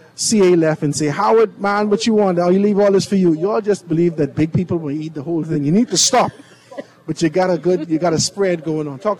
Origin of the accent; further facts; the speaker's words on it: New Zealand; No, I'm from New Zealand.